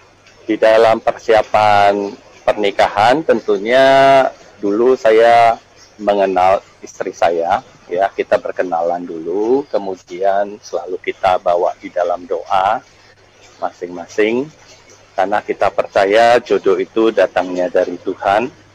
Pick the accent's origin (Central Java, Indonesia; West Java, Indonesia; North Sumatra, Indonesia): North Sumatra, Indonesia; Medan; born there; now in Jakarta, Indonesia; lahir di Medan, dan saya sudah menikah, tinggal di Kelapa Gading